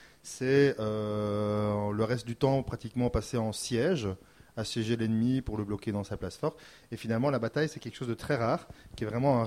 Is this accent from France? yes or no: no; Belgium; je suis belge, je vous l'ai dit.